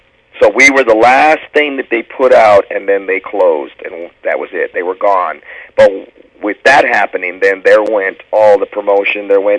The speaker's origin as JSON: {"language": "English", "town": "Los Angeles", "region": "California", "country": "United States", "tie": "born or raised there", "said": "I was raised in California. I was raised in L.A., which is where I went to high school"}